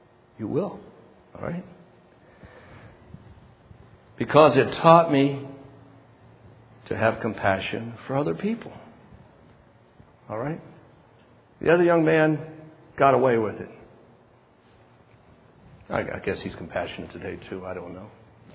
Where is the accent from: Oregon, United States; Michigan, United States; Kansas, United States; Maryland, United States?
Maryland, United States; In my grown-up years, I came from Washington County, Maryland.